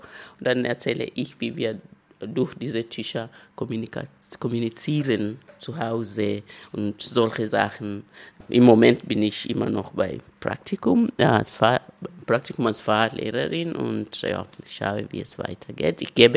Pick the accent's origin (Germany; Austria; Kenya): Kenya; first language Luhya; German is a second language; Englisch, Kiswahili, Deutsch. ich spreche meine Muttersprache, Luya, aus Kenia und zwei Sprachen in Kenia.